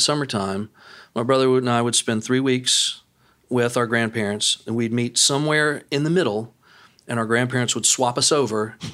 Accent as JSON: {"language": "English", "town": "New Orleans", "region": "Louisiana", "country": "United States", "tie": "born or raised there", "said": "where the sort of country club set that I grew up with in New Orleans, you know, spent time around the pool at the tennis club in the summers"}